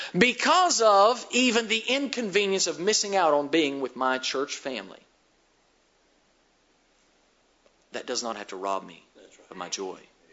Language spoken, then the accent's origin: English; West Virginia, United States; I am from West Virginia, but I know a few verb tenses.